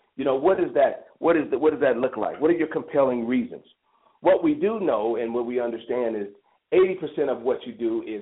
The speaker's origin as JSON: {"language": "English", "town": "Chicago", "region": "Illinois", "country": "United States", "tie": "born or raised there", "lives_now": "Denver, United States", "said": "I grew up, you know, I was born in Denver. I was raised in Chicago and moved back to the greater Denver area"}